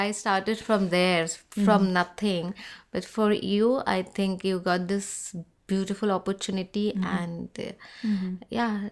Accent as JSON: {"language": "English", "country": "India", "said": "and I'm from India"}